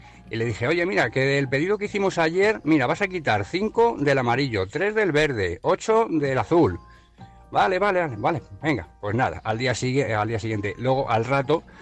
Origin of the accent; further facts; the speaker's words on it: Madrid, Community of Madrid, Spain; Hola amigos … de Madrid